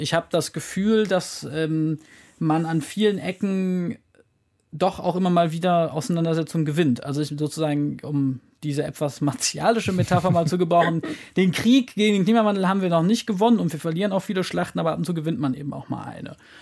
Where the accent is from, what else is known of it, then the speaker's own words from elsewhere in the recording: Cologne, North Rhine-Westphalia, Germany; Ich hatte in Köln hier, wo ich groß geworden bin, habe ich eine BUND-Jugendgruppe gegründet